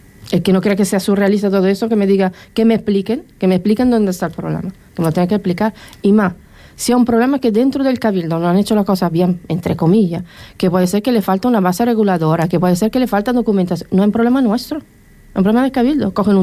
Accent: Canary Islands, Spain; yo soy majorero, pero me da mucha pena de lo que está pasando en la isla.

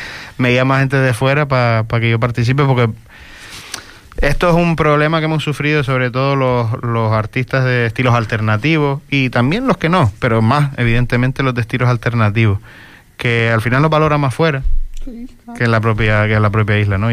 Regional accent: Fuerteventura, Canary Islands, Spain; no, yo soy de Fuerteventura, de la isla

